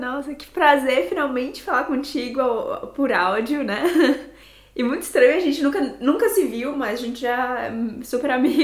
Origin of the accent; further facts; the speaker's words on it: Marabá, Pará, Brazil; also born or lived in Fortaleza / Piauí / Parnaíba; now in Germany; Eu digo que eu sou rodada, assim, porque eu nasci em Fortaleza, mas eu cresci, na verdade, no Piauí, no Pará, em Parnaíba, no interior do Pará, em Marabá. E hoje em dia eu tô morando na Alemanha.